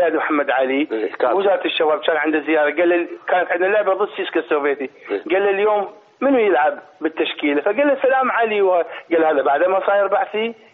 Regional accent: Iraq; moved away as an adult; أنا بالنسبة لي طلعت من 80 من العراق، عمري 22 سنة 21 سنة.

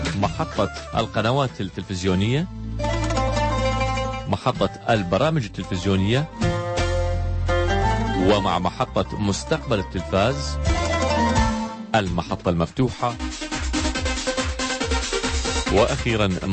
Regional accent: Iraq; هسا كل شو هاي قنوات عندنا بالعراق؟

